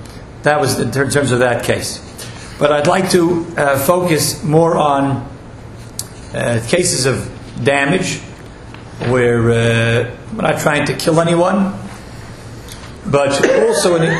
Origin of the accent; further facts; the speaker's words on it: New York, United States; because I'm also from New York. I rode more the city buses than the trains